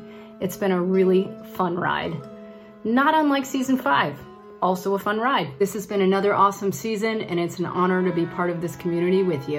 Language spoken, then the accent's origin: English; Roswell, Georgia, United States; from Roswell, Georgia, just outside of Atlanta in the United States.